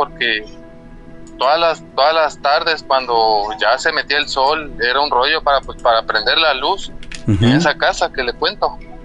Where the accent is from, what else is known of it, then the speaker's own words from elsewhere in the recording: Nacajuca, Tabasco, Mexico; now in Veracruz, Mexico; El día de hoy estoy en el puerto de Veracruz. Trabajo aquí ya desde hace varios años, pero soy originario de Nacajuca, Tabasco.